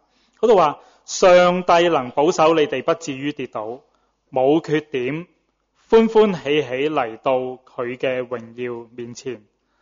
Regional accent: China; 一个四朝元老，啊，用我们中国人的讲法，不止三朝，四朝

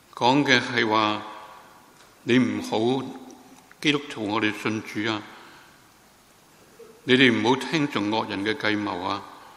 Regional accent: China; 好多时候我们中国人，我们到年尾了

